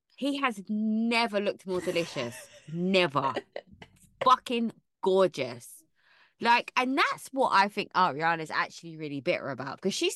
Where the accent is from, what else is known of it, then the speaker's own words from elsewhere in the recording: London, United Kingdom; I'm from West London, not East London